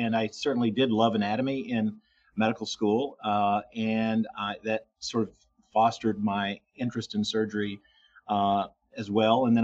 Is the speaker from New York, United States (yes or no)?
no; Tennessee, United States; accent: Southern; I'm a native Southerner, in fact. And so I grew up in Tennessee, and I still have a bit of that of a lingering Southern accent, if you can't tell.